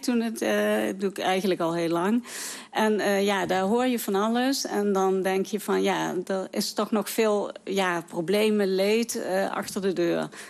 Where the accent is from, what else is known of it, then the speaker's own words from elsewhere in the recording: Venlo, Limburg, Netherlands; Ik ben geboren en getogen in Venlo. Dus ik woon hier mijn hele leven met ups en downs.